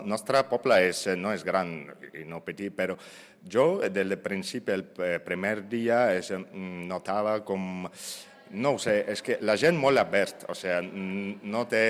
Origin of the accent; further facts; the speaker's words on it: Ukraine; Catalan is a second language; moved away as an adult; also born or lived in Barcelona; now in Sitges, Spain; Soc d'Ucraïna.